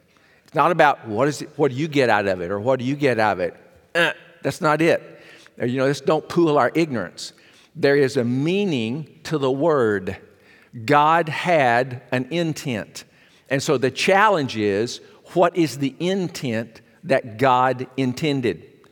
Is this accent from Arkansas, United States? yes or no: yes; Arkansas, United States; It's no chance that I'm here, that I relocated from South Arkansas and came this way.